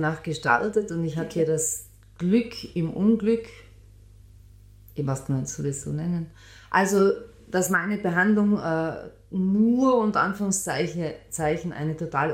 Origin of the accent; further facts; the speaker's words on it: Tyrol, Austria; Wie man hört, bin ich ja keine Vorarlbergerin, sondern Tirolerin, im Herzen immer geblieben.